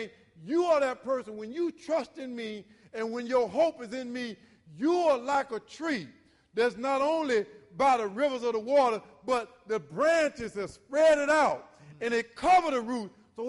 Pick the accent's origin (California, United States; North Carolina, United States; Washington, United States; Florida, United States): Florida, United States; And I don't know, I come from Florida, and oftentimes we used to go down to the pond, and we used to swim by the pond.